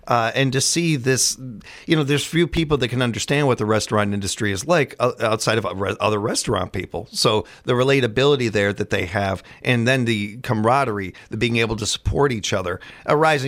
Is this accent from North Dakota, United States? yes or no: no; Chicago, Illinois, United States; And where we grew up in Chicago, she had a couple of families that were from Ireland that she was very good friends with.